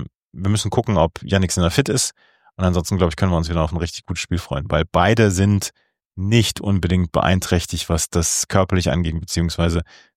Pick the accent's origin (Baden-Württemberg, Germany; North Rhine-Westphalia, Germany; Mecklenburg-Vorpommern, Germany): North Rhine-Westphalia, Germany; Bielefeld; Ich komme aus Bielefeld.